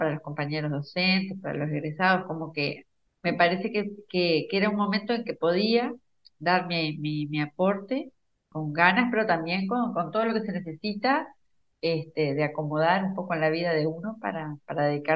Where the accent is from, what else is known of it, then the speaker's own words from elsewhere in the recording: Paysandú, Uruguay; also born or lived in Montevideo; now in Treinta y Tres, Uruguay; Yo soy oriunda de Paysandú, y cuando me fui a Montevideo fui a estudiar, digamos. Después, debido a que mi esposo es de acá de 33, nos trasladamos a 33